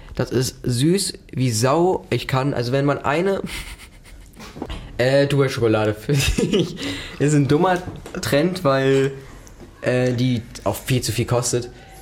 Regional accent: Germany; born there; von dem Land, wo ich drin wohne, wo ich geboren bin.

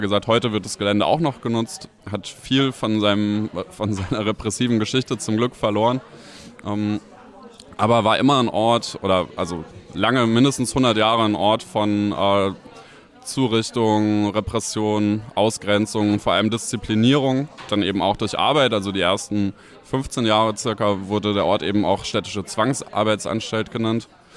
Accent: Hesse, Germany; now in Leipzig, Germany; vor allem mit jüdischen Landgemeinden in Hessen, wo ich aufgewachsen bin

